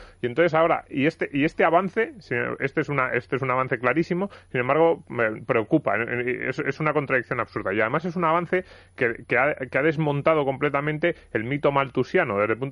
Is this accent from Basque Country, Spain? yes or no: no; Almería, Andalusia, Spain; now in Madrid, Spain; Yo que soy de Almería, quería hacerle una pregunta sobre esto